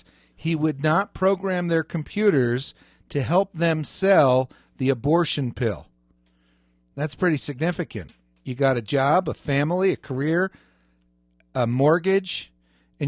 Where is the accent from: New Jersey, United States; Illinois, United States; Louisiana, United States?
New Jersey, United States; This was in New Jersey. I grew up in New Jersey.